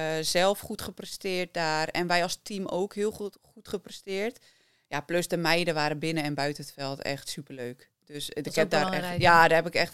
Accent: Netherlands; ik ben een technische speelster, ik kom uit Nederland.

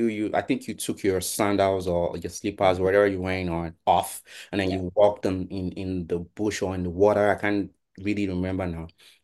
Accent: Badagry, Lagos, Nigeria; I was born in Badagry. Yeah, I was born there. I am from Ogun State.

